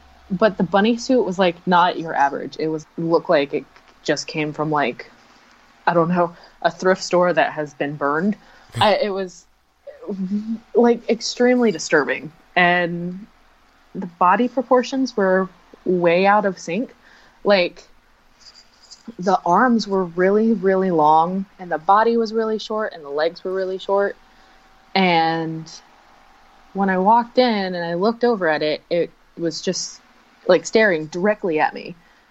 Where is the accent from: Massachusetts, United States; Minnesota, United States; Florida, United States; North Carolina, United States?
Florida, United States; Anyways, I'm from Florida, and I was running up to the store